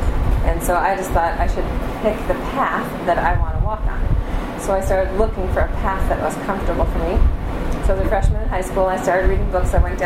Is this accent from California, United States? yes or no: no; Wisconsin, United States; also born or lived in Plattsburgh, New York / Ithaca, New York / Washington, D.C.; Because from Wisconsin we moved to, my father was finishing graduate school, his PhD in history, moved to Plattsburgh, New York, and Ithaca, New York, and Washington, D.C., and then settled